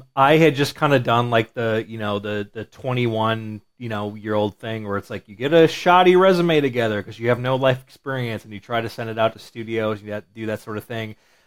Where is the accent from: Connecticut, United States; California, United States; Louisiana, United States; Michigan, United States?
Michigan, United States; Muskegon; No, I'm from Muskegon, so Muskegon is right along Lake Michigan.